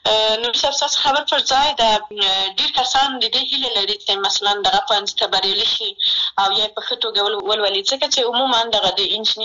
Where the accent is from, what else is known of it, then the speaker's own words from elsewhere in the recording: Maidan Wardak, Afghanistan; زه د میدان وردګ ولایت څخه یم